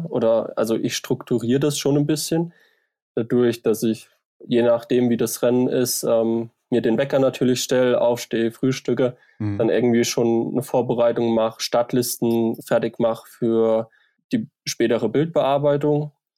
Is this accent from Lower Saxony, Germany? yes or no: no; Thuringia, Germany; was bei uns in Thüringen, sage ich mal, ja immer so der Punkt ist